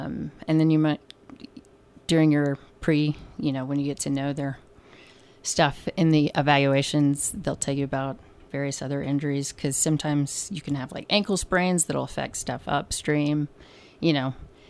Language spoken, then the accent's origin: English; Fort Worth, Texas, United States; Okay, so I'm from Fort Worth, Texas. I played, six sports in high school